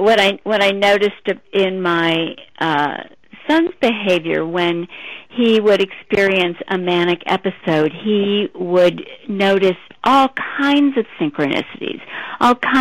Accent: St. Louis, Missouri, United States; And I grew up in St. Louis and had lived there all my life

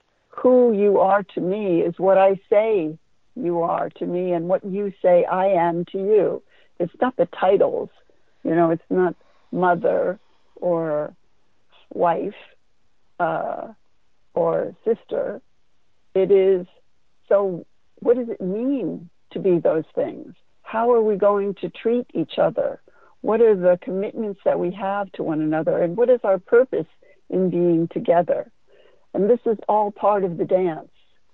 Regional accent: New York, United States; And I grew up in New York, I think as you are a New Yorker.

